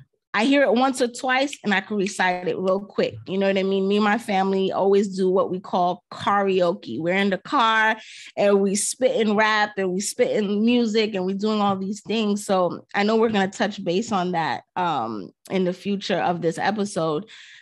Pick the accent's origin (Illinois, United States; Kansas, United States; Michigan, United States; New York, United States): New York, United States; Brooklyn; Growing up in Brooklyn, and not only Brooklyn, 80s baby, 90s era, lover of 90s hip hop, 90s R&B.